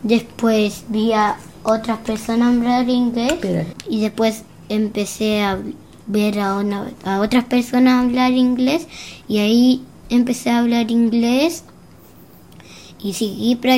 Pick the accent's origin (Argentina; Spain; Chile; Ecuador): Chile; Les cuento que yo soy de Chile.